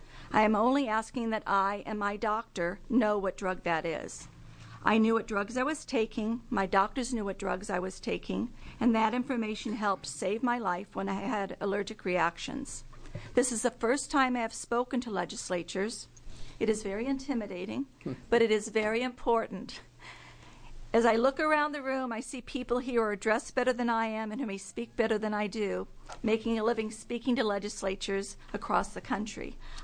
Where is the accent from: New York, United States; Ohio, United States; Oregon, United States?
Oregon, United States; Laurelhurst; born there; I'm a single mom. I was born in Laurelhurst and now live in Happy Valley.